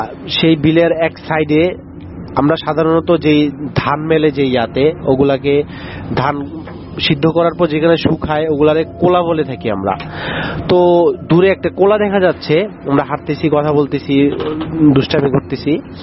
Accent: Shariatpur, Dhaka Division, Bangladesh; তো এটি আমাদের গ্রাম অঞ্চলের একটি ঘটনা, শরীয়তপুরের।

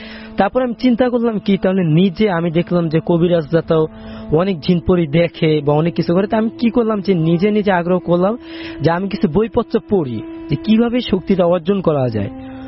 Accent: Dhaka, Dhaka Division, Bangladesh; এটি আমার জন্মস্থান বাসায় পুরাতন কচুক্ষেত্রের লারাসর স্কুল নামে একটা স্কুল আছে, তো ওইটার ওইদিকে আশেপাশে আমাদের বাসা, আমার জন্মস্থান বাসা ওইটা।

